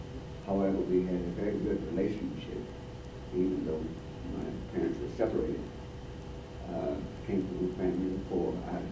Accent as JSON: {"language": "English", "town": "Atlanta", "region": "Georgia", "country": "United States", "tie": "born there", "said": "I was born in Atlanta, Georgia, February 9th, 1925."}